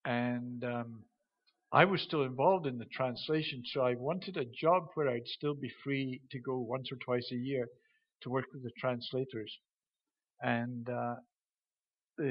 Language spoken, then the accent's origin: English; Scotland, United Kingdom; I'm Scottish, my wife's English, and some people laugh at that because they think, where's the big divide?